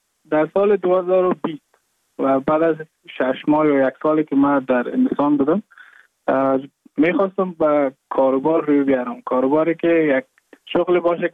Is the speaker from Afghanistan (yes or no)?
yes; Mazar-i-Sharif, Balkh, Afghanistan; now in Goa, India; ، از مزار شریف هستم، از قریه شیرآباد که از قریه درفتاده مزار شریف بلخ میباشم، که ما در سال 2019 ماه جون به هندوستان آمدم